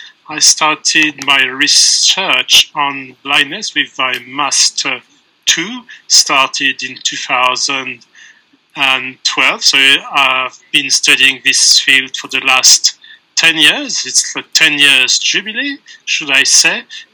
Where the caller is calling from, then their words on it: Munich, Bavaria, Germany; English is a second language; I'm calling from Munich in Bavaria, in the southern part of Germany. I am a non-blind 32 years old person.